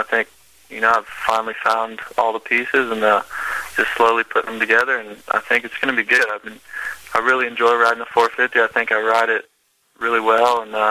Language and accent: English; Iowa, United States; Yeah, there's a lot of fast motocrossers that actually come from my town.